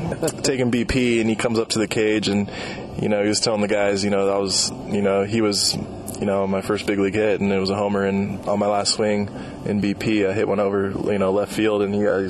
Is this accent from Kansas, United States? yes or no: no; Tracy, California, United States; also born or lived in Stockton / San Ramon; I grew up in Tracy a little bit, went to high school in Stockton. As soon as I finished high school, we moved back over the hill in San Ramon.